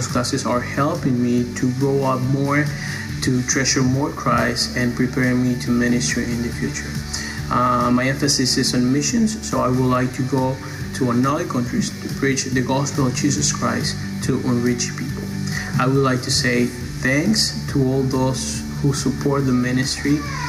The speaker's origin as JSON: {"language": "English", "country": "Honduras", "moved": "yes", "lives_now": "New York, United States", "said": "I'm from Honduras. I'm living in New York right now."}